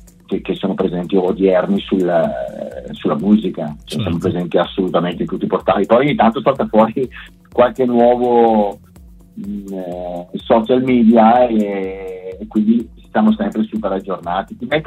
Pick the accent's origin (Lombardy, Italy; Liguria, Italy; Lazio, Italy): Lombardy, Italy; Brescia; ne abbiamo alcune qua nel Bresciano, perché noi siamo di Brescia